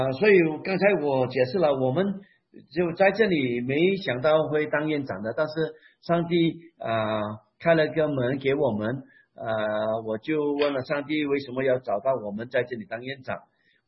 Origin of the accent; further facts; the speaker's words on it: Malaysia; first language Hakka; Chinese is a second language; 因为我是最近才学到用中文的啊。之前我的母语是客家话啊，就我因为我们是马来西亚人，所以我们的口音有点不一样哦。